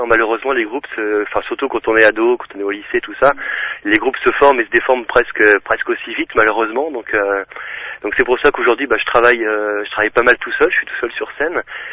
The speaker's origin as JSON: {"language": "French", "town": "Lille", "region": "Hauts-de-France", "country": "France", "tie": "born or raised there", "lives_now": "Roubaix, France", "said": "je suis vraiment lillois. Je suis né à Lille et j'y ai vécu, depuis toujours. Là, depuis quelque temps, je vis à Roubaix, donc juste à côté de Lille, mais je reste vraiment dans la métropole."}